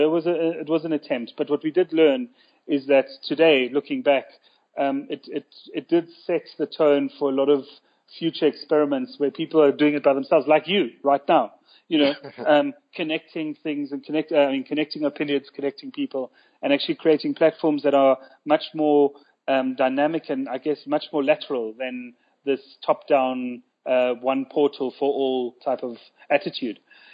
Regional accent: South Africa; I'm born and bred in South Africa. I consider this my home. I identify with the culture.

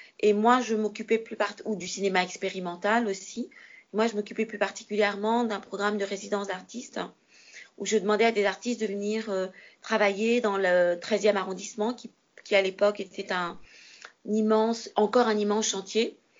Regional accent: Senegal; Alors moi je suis née au Sénégal et j'ai grandi au Sénégal. Oui. Donc je suis sénégalaise en fait.

